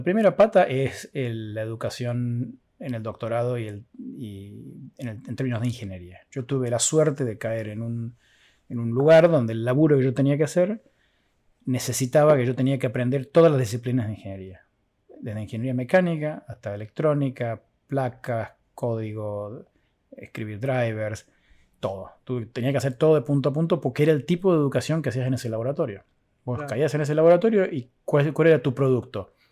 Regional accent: Argentina; moved away as an adult; now in United States; Yo llegué de Argentina con una licenciatura.

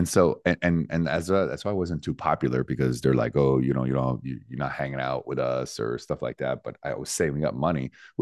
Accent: Montreal, Quebec, Canada; So let's go back to your, we're both from Montreal, Canada.

